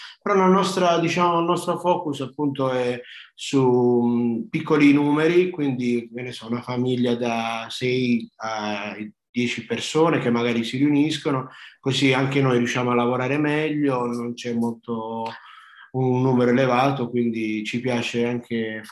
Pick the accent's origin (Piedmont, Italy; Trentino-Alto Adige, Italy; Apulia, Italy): Apulia, Italy; now in Australia; Io poi sono pugliese, quindi magari ho messo un po' di pesce.